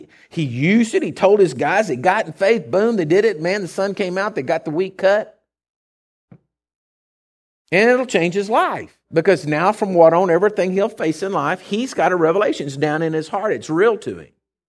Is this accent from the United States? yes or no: yes; Texas, United States; asks us where we're from, we'd all say Texas. You know, we don't want to claim the United States. We're just from Texas.